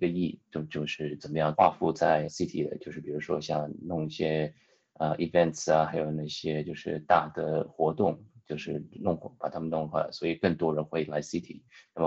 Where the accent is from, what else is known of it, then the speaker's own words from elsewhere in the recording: Melbourne, Victoria, Australia; Chinese is a second language; 我也可以说我是这里长大的嘛，所以我中文不是很好，但是也能说到这个已经，拼命的学了。